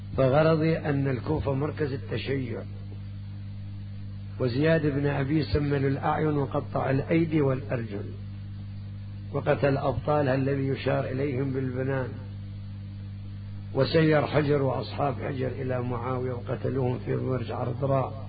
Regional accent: Kufa, Najaf Governorate, Iraq; فالكوفة بلدتنا نحبها وتحبها.

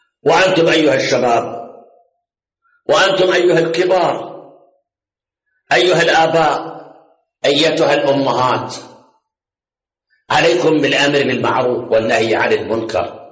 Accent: Iraq; عندنا في العراق بعثيين

